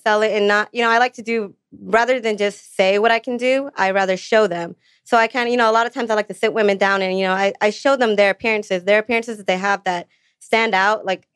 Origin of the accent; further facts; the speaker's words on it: India; Being Indian myself, our culture is very male dominated.